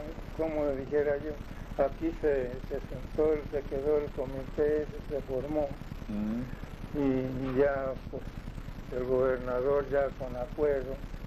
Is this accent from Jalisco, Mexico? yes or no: yes; Tequila, Jalisco, Mexico; now in Mexicali, Mexico; yo vivía allá para el estado de Jalisco, El Salvador, en mi tierra, por un lado Tequila. Y de allá pues nos vinimos en busca de trabajo